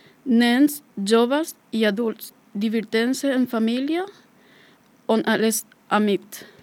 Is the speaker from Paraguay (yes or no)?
yes; Itá, Central, Paraguay; Catalan is a second language; now in Molins de Rei, Spain; Itá, Paraguai. Una tradició una mica familiar. … soc de Paraguai, ara visc a Barcelona, Catalunya, en un poble anomenat Molins de Rei. Fa un any i mig que visc aquí.